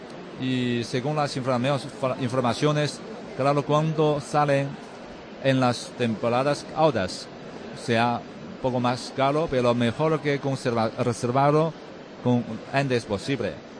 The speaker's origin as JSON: {"language": "Spanish", "town": "Chengdu", "region": "Sichuan", "country": "China", "tie": "born or raised there", "second_language": "Spanish", "said": "la capital de esta provincia se llama Chengdu. Es mi tierra natal."}